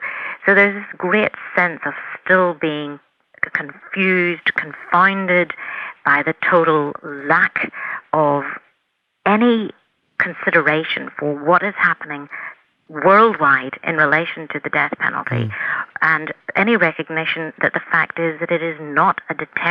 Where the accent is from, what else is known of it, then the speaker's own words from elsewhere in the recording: Northern Ireland, United Kingdom; as a person growing up in Northern Ireland